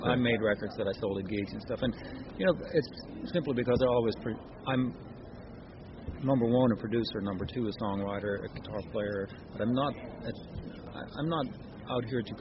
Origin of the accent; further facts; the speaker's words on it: Germany; When I was 18 years old and just had graduated from high school, I grew up in Germany.